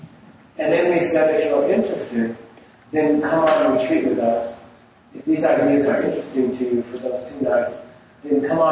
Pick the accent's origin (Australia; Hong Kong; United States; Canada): United States; Santa Monica, California; born there; I like LA. I was born in Santa Monica, and I like it.